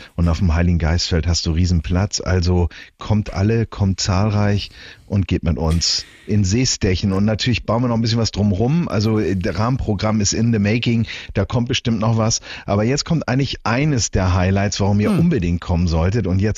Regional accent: Hamburg, Germany; wir als Hamburger sind ja alle schon mal Barkasse gefahren

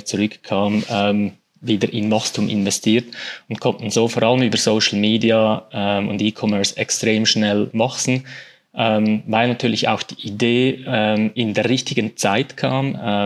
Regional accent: Aargau, Switzerland; Ich bin aufgewachsen in der Schweiz, geboren in der Schweiz, im Kanton Aargau. Eher ein unauffälliger Kanton in der Schweiz.

